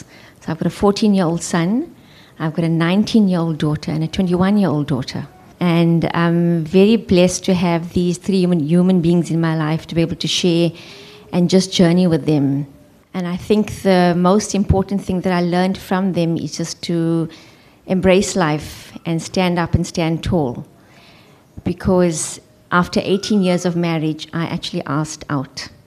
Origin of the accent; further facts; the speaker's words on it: Johannesburg, Gauteng, South Africa; because I'm from Johannesburg, all my family's there, so our support structure's there.